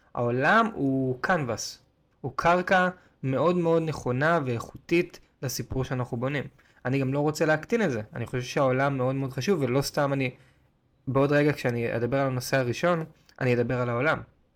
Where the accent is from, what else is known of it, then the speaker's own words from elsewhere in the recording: Tel Aviv, Tel Aviv District, Israel; שגדלתי בתל אביב. ואני רואה את תל אביב כעיר מלאת אפשרויות.